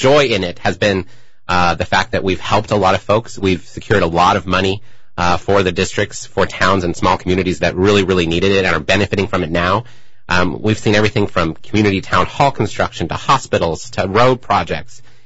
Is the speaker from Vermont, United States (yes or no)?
no; Washington, United States; serving the people of my hometown, my home communities, the region in which I was born and raised. My family's been here for 5 generations, 115 years.